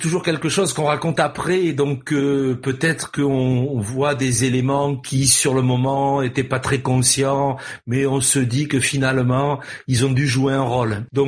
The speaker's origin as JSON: {"language": "French", "town": "Marseille", "region": "Provence-Alpes-Côte d'Azur", "country": "France", "tie": "born there", "said": "Je suis né à Marseille, grande ville capitale de la Provence, dans une famille un peu d'origine italienne du côté de ma mère."}